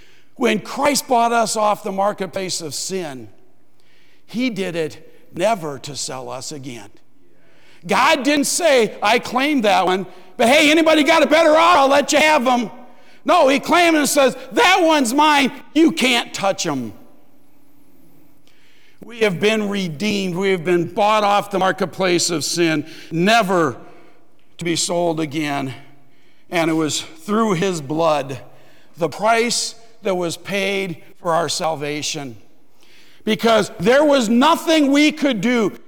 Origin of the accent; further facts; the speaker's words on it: Davenport, Iowa, United States; Now, growing up in Davenport, we lived near a town called Muscatine.